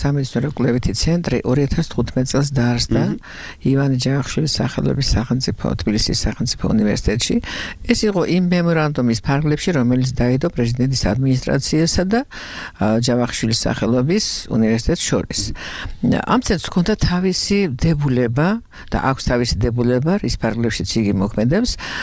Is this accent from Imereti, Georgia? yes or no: no; Kakheti, Georgia; also born or lived in Znauri; მე მართალია კახეთში დავიბადე, მაგრამ თითქმის სანახერო თავარ კახეთსა და ზნაურის რაიონში გაზრდილი. იმიტომ რომ სკოლაში კახეთში სწავლობდი, ზნაურში სწავლობდი.